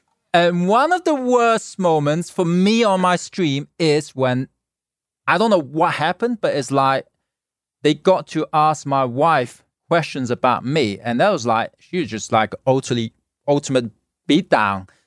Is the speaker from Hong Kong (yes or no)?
yes; Hong Kong; now in Los Angeles, United States; as a kid, you know, born in Hong Kong, I grew up in Hong Kong, you know, as a kid